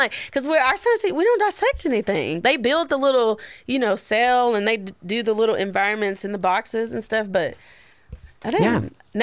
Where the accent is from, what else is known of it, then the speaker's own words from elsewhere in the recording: Tennessee, United States; I'm from Tennessee, though, but whatever.